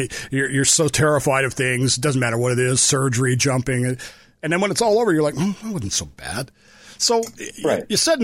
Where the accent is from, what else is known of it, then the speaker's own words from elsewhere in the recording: Colorado, United States; also born or lived in Utah / Wyoming; I'm from Colorado and Utah, so I'm with you there. And Wyoming, I've grown up